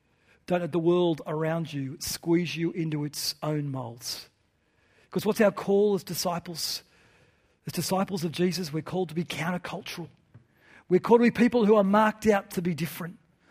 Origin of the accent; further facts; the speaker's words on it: Newcastle, New South Wales, Australia; now in Melbourne, Australia; I grew up in Newcastle on the coast, 10 minutes from the beach, and I just love to go to the water. When we first moved to Melbourne, it was kind of hot